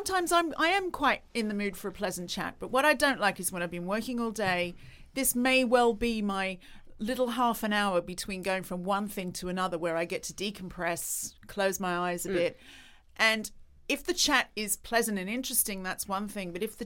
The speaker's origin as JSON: {"language": "English", "country": "Australia", "said": "It's another part of being Australian."}